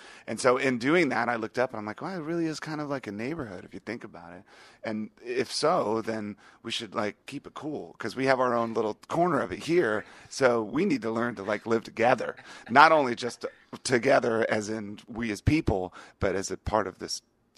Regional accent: Virginia, United States; growing up in Northern Virginia, we actually used to go to Ocean City.

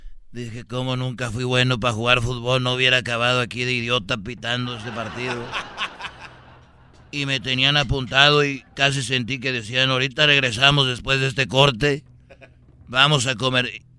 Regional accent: Jalisco, Mexico; yo soy de Jalisco

